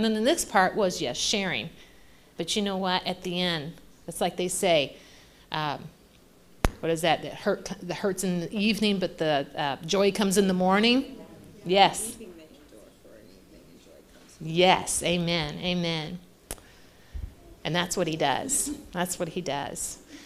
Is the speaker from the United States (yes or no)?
yes; Lexington, Kentucky, United States; I'm originally from Kentucky, Lexington, where my friends here are from.